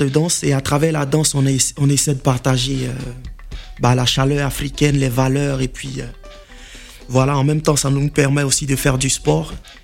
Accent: Abidjan, Côte d’Ivoire; La danse, j'ai grandi à Yopougon la joie.

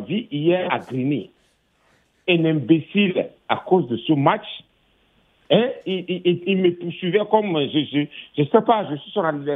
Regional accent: Benin; Moi, je suis béninois

